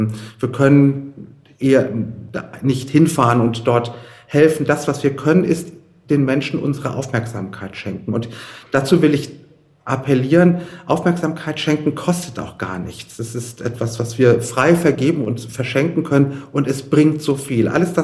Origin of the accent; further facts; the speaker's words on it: Iran; moved away; Ich habe selbst als Kind im Iran die Islamische Revolution erlebt. Ich war dort als noch Grundschüler, als die Revolution ausbrach.